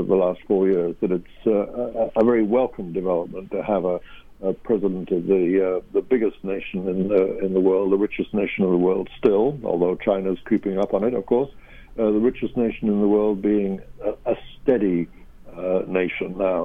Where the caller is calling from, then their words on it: Dublin, Leinster, Ireland; The Irish, and I'm speaking from Dublin, of course, and I'm seeing this through Irish lenses in some way.